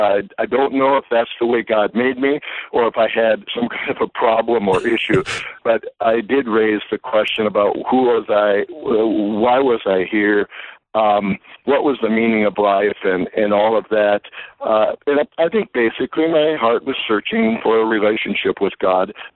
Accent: South Dakota, United States; Well, you know, growing up in South Dakota, I laughingly say to people, we were probably about one generation behind our neighboring states in the field of education.

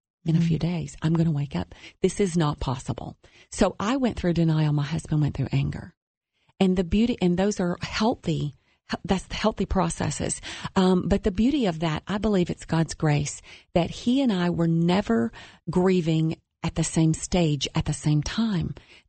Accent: Alabama, United States; I know in the South, because I'm from Alabama, everybody delivers casseroles.

